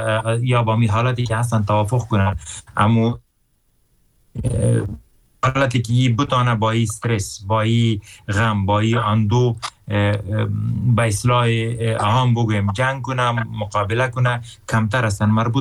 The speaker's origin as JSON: {"language": "Persian", "country": "Afghanistan", "said": "میگم من افغان هستم"}